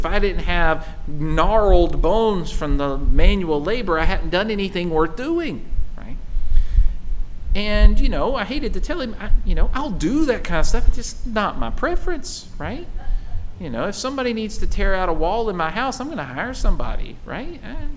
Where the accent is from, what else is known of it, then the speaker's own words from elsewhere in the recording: Spruce Pine, North Carolina, United States; there is a road from my hometown in Spruce Pine down to Marion, which for us was the big city.